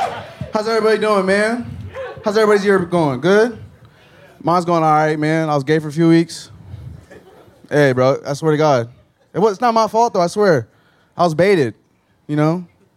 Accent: Pflugerville, Texas, United States; I was born here. I was raised in Pflugerville. Raised in Round Rock.

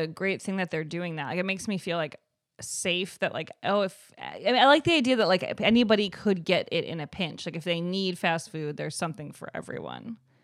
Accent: Evanston, Illinois, United States; Evanston, Illinois, right outside of Chicago.

